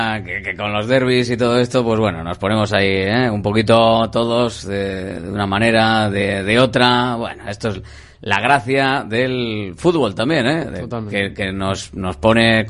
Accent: Escoriaza, Basque Country, Spain; Soy un pueblo de Guipúzcoa, de Escoriasa

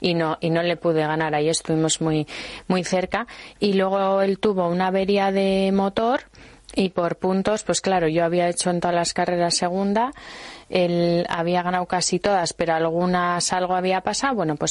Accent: Basque Country, Spain; Aunque seamos guipuzcoanos y tenemos que decir que somos de la Real, ¿no?

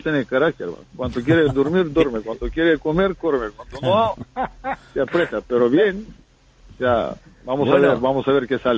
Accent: Bulgaria; Spanish is a second language; moved away; cuando salimos de Bulgaria tan jóvenes, teníamos que demostrar doble que valíamos

